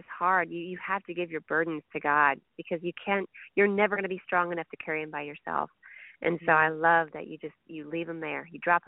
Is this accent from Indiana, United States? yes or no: yes; Indiana, United States; Well, I'm from Indiana, of course